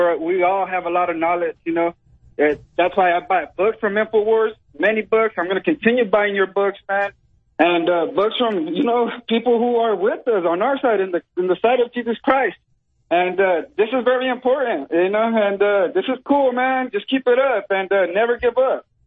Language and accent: English; California, United States; born there; You know, I was born in California.